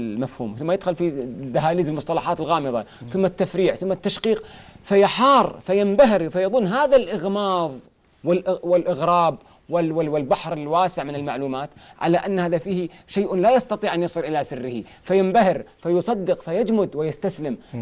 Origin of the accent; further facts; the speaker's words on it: Kuwait; صار رئيس قسم الفلسفة عندنا في الكويت في فترة